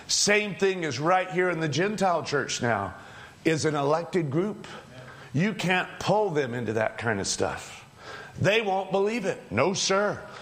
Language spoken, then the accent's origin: English; Massachusetts, United States; born there; I was born in Massachusetts.